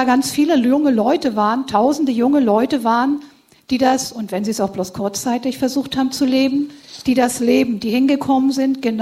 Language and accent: German; East Germany, Germany; Viele von denen haben ja, also bei uns im Osten, halt die DDR erlebt.